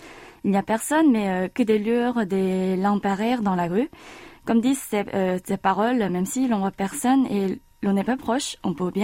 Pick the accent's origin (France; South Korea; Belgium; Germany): South Korea; Seoul; born there; French is a second language; Je suis née à Séoul, en Corée du Sud, et j'ai maintenant 24 ans.